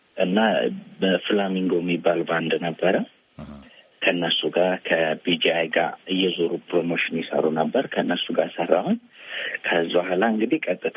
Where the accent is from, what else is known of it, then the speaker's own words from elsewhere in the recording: Sodo, South Ethiopia, Ethiopia; ወላይታ ልኝ። እዛ ነው ተወልጄ ያደግኩት።